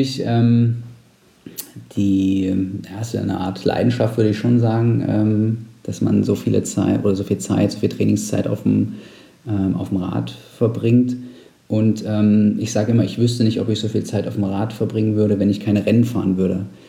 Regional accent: Saxony-Anhalt, Germany; ich komme aus Sachsen-Anhalt ursprünglich

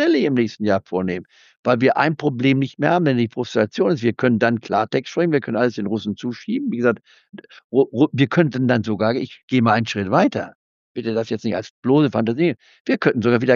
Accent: Leipzig, Saxony, Germany; born there; Ich bin ja in Leipzig geboren

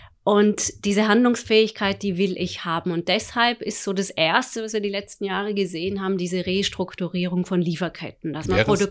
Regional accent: Austria; now in Frankfurt, Germany; Ich bin ursprünglich oder gebürtige Österreicherin, bin jetzt aber seit 25 Jahren in Frankfurt.

